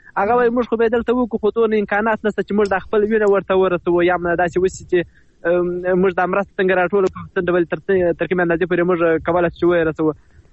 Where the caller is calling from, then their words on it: Helmand, Afghanistan; د هلمند ولایت د واشیر ولسوالۍ څخه له ډېرې مودې وروسته